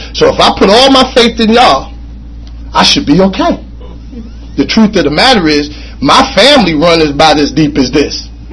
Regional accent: Jersey City, New Jersey, United States; I grew up in Jersey City.

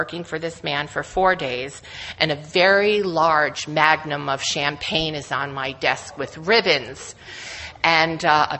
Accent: Hudson, New York, United States; I am an alcoholic. I am from Hudson, New York.

